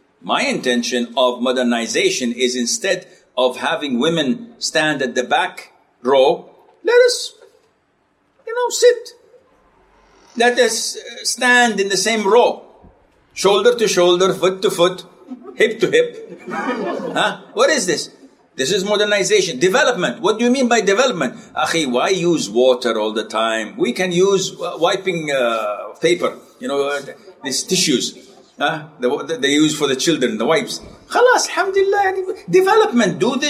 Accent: Saudi Arabia; English is a second language; I'm not going to defend myself because I'm from Saudi.

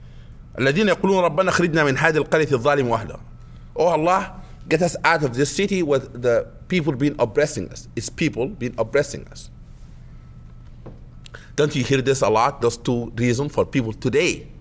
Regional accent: Sudan; You know, my home country, Sudan.

